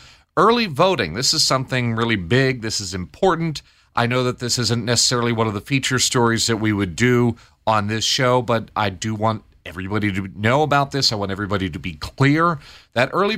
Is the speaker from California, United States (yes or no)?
no; Connecticut, United States; As much as I do love my home state and my home in Connecticut, I didn't want to come back from the paradise that was Puerto Rico.